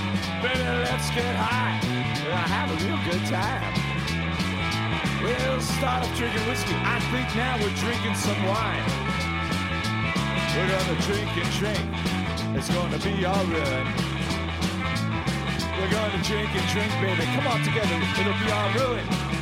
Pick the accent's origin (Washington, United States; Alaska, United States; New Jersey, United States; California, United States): New Jersey, United States; from New Jersey